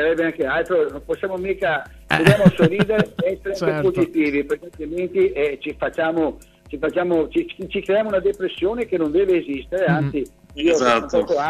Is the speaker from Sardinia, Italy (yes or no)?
no; Venice, Veneto, Italy; perché tu sai che a Venezia, sono veneziano